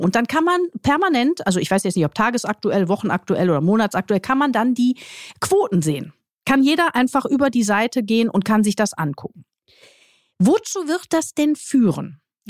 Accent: Duisburg, North Rhine-Westphalia, Germany; ich komme aus Duisburg, ich bin dort geboren und aufgewachsen

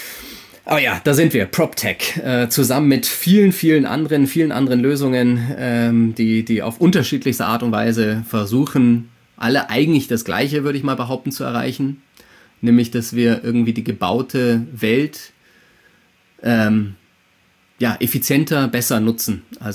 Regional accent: Scotland, United Kingdom; ich bin in Schottland aufgewachsen

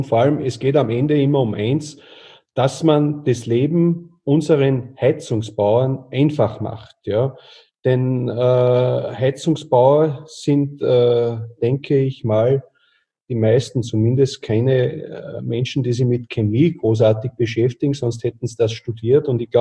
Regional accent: Austria; gerade bei uns in Österreich

